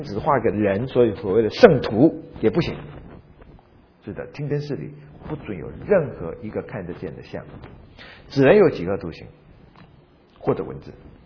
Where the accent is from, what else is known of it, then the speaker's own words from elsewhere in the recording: China; 或者说我中国人，但是懂一点点英文来看呢，总觉得翻得怪怪的。